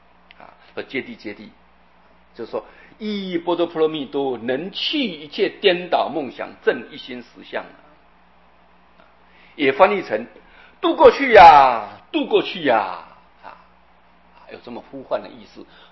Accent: China; 这是我们中国人在声音表达上这句话是最顺口的

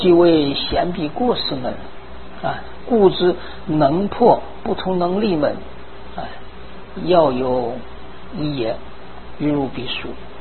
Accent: China; 一般说这个迦普利是我们中国人都说是荒头仙人啊

